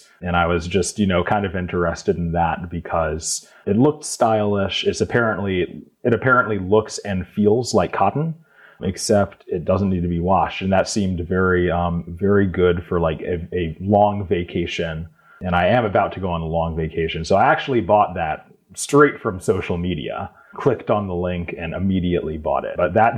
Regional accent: Virginia Beach, Virginia, United States; I'm from Virginia Beach. There's a company called WRV, Hotline, 17th Street. And where I came from, it's very common to wear those style of shirts.

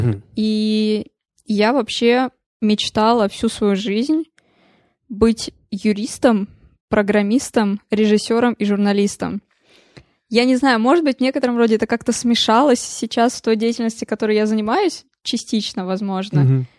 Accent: Saint Petersburg, Russia; Я из Санкт-Петербурга.

